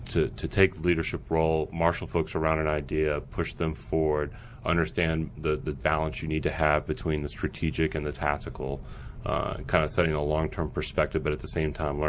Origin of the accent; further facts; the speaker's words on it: Richmond, Virginia, United States; I'm from Richmond, Virginia. Went to Virginia Tech.